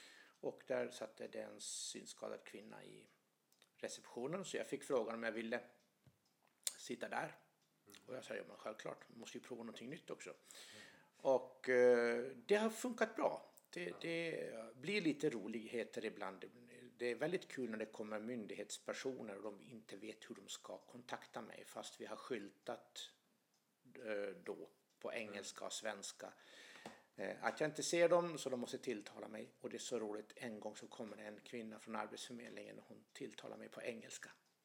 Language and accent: Swedish; Åland, Finland; also born or lived in Gävle; now in Växjö, Sweden; jag bor då här i Växjö, men jag kommer från Åland och har bott här sedan 2011. Och dessförinnan så har jag bott i Gävle.